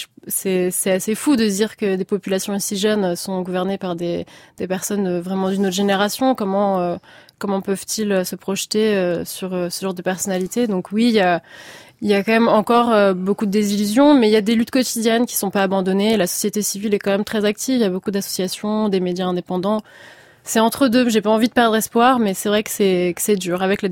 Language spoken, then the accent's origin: French; France